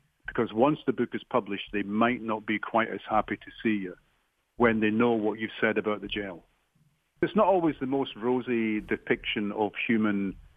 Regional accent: Edinburgh, Scotland, United Kingdom; So to be the second Scottish crime writer from Edinburgh to be knighted was a big deal for me.

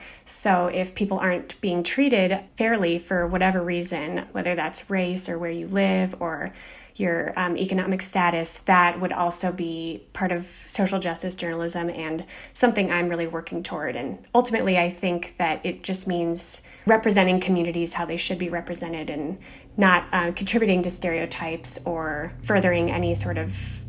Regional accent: Chicago, Illinois, United States; now in Montana, United States; I'm from Chicago, and I had just graduated from Northwestern, where I was studying social justice journalism.

